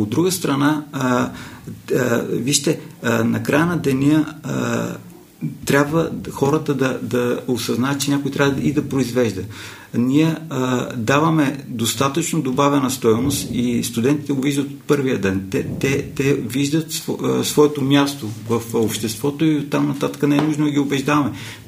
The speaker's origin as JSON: {"language": "Bulgarian", "town": "Sandanski", "region": "Blagoevgrad Province", "country": "Bulgaria", "said": "Моя път е като на всяко едно момче от провинцията. Аз съм от Сандански."}